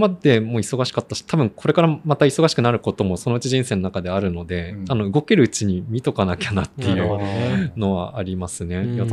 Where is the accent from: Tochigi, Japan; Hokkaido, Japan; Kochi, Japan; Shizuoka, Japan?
Tochigi, Japan; Utsunomiya; moved away; しかも栃木に住んでる頃って、やっぱ宇都宮に生まれ育って、あまり他の地域知らないじゃないですか。